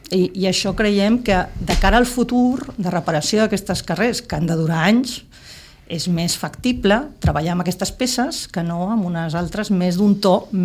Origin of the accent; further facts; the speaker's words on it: Tarragona, Catalonia, Spain; Jo soc de Tarragona, un dia els hi explicaré.